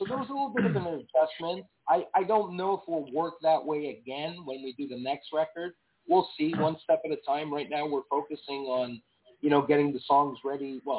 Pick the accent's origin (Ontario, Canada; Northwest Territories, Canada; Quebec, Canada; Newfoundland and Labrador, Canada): Quebec, Canada; Montreal; We're from Montreal.